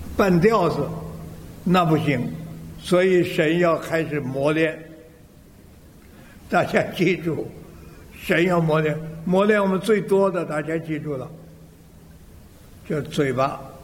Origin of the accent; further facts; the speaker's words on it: Tianjin, China; born there; 像我就是生在河北省天津啊，然后啊这一辈子啊就哎呀经历了好多事儿